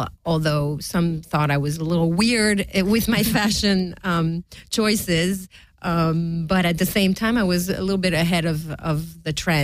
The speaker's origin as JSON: {"language": "English", "country": "Canada", "moved": "as an adult", "lives_now": "Los Angeles, United States", "said": "being Canadian and having to move to LA and to another country, basically, and deal with immigration."}